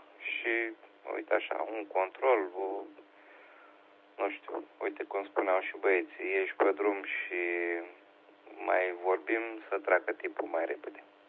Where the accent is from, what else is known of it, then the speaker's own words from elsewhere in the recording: Galați, Galați County, Romania; sunt din Galați ăla de acolo, de la Dunăre. Ăla de departe, din județul Galați.